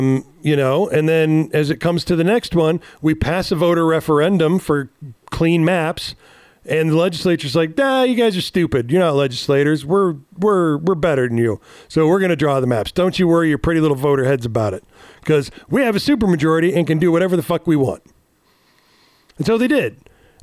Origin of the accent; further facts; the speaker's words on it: Utah, United States; when it came up that I was from Utah, sooner or later somebody'd want to talk about the fight against gerrymandering.